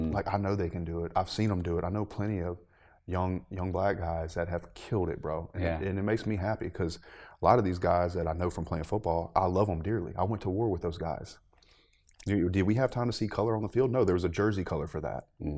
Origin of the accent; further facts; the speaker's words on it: the South, United States; You know, just growing up in the South, be seen, not heard.